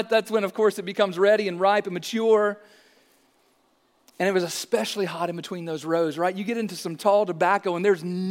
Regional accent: Bowling Green, Kentucky, United States; I was born and raised right here in Bowling Green. And growing up here, I mean, there are just some things growing up in the 80s and growing up in the 90s right here in Bowling Green.

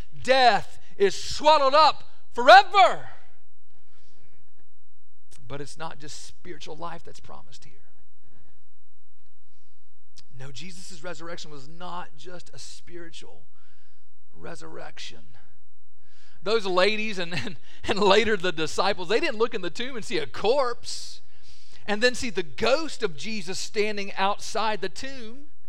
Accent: Bowling Green, Kentucky, United States; I grew up in Bowling Green, Kentucky, just down the road from Mammoth Cave.

